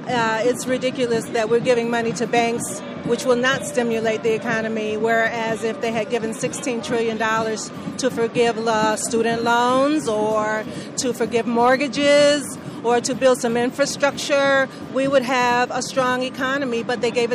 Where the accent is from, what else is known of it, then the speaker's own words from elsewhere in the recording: Michigan, United States; I'm from Michigan. And I took a bus here, Megabus.